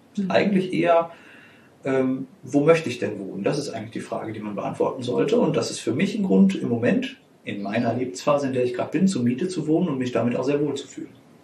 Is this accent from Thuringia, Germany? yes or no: no; North Rhine-Westphalia, Germany; Du kommst aus dem Sauerland, ich komme auch aus dem Sauerland, man hört uns das an. Und ich bin damit groß geworden, dass man irgendwann im Leben in einem Einfamilienhaus mit Garten zu leben hat, irgendwo am Dorfrand am besten mit Blick aufs Feld.